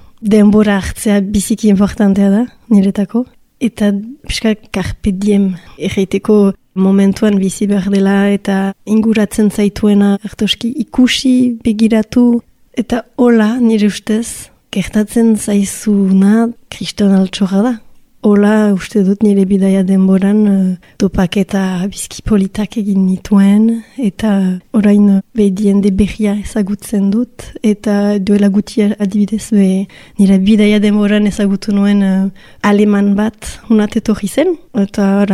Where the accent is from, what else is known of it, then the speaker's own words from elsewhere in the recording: Bayonne, Nouvelle-Aquitaine, France; Baionan sortu nintzen eta ogoi urte arte Baionan bizi nintzen.